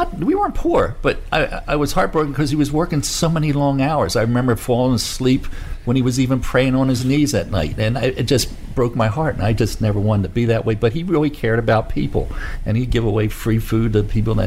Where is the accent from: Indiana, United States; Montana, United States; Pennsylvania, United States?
Pennsylvania, United States; I grew up in a small town called Percocet in Bucks County.